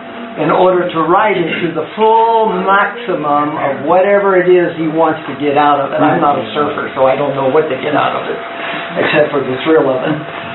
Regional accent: California, United States; I grew up in California, and, you know, out there on the coast and everything, we have what we call the surfer mentality.

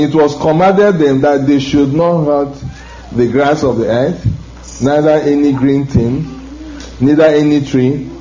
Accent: Nigeria; I come from Africa, I come from Nigeria, the devil is stirring up every part of Africa.

